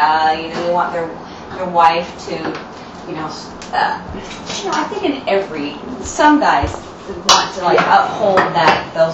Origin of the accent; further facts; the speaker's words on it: Downey, Utah, United States; now in New York, United States; No, I grew up in Downey, Utah. I went to the University of Utah.